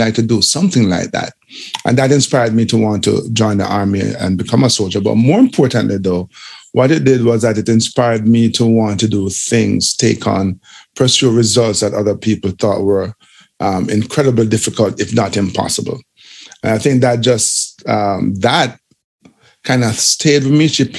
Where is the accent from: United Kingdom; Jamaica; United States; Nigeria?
Jamaica; Kingston; not my hometown because I'm from Kingston, but certainly my home country.